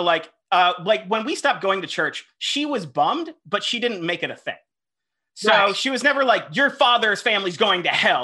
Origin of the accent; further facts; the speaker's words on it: Florida, United States; And especially again, growing up in Florida, when a shirt is tight, it fucking feels tight